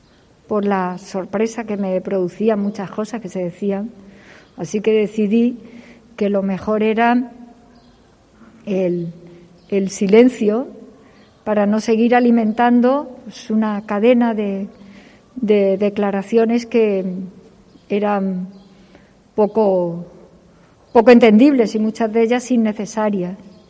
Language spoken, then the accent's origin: Spanish; Córdoba, Andalusia, Spain; Pues sí, soy cordobesa, lo voy a hacer hasta el final